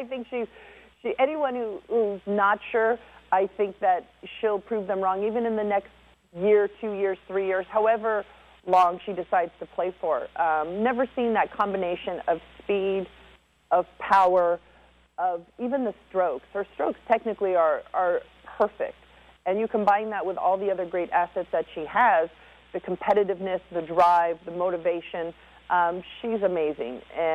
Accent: United States; And as an American, there's no better place to play than in New York.

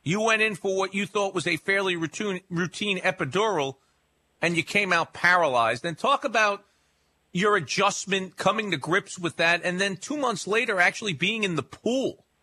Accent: New York, United States; Because I grew up in New York and I never saw a milkman.

